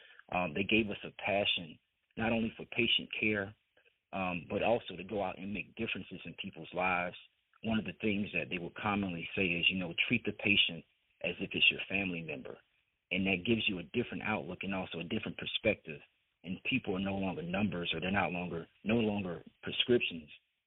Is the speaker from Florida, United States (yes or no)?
yes; Ocala, Florida, United States; That can be traced back to Pinkston Drugs in my hometown of Ocala, Florida.